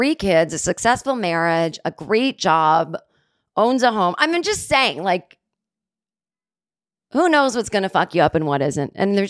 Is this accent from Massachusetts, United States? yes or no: yes; Massachusetts, United States; It's just so funny, because growing up in Massachusetts in the 70s, it was like your mom would give you money and you'd go to the store and buy her cigarettes as you were like 8 years old.